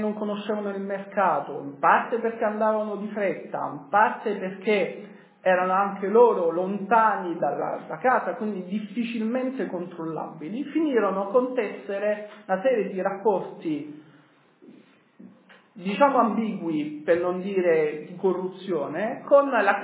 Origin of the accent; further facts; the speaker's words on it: Sardinia, Italy; io sono sardo d'origine, quindi insomma, quasi tutti analfabeti